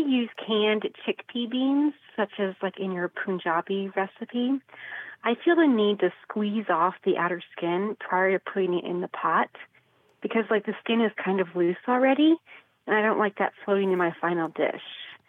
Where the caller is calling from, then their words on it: Blandon, Pennsylvania, United States; Blandon, Pennsylvania.